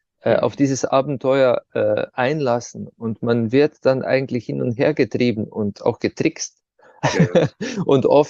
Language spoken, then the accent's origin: German; Ptuj, Slovenia; Zum Beispiel die Hauptfigur, der Kurn, so eine Maske, die bei uns in der Stadt, wo ich herkomme, Ptuja, ja, bei Fastnacht, den Winter vertreibt.